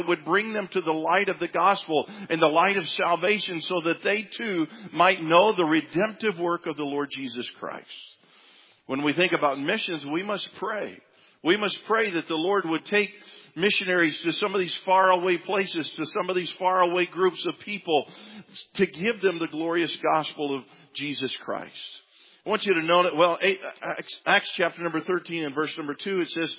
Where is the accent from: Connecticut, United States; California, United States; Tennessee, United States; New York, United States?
Tennessee, United States; born there; You know, I was born in Tennessee, often known as the Bible Belt.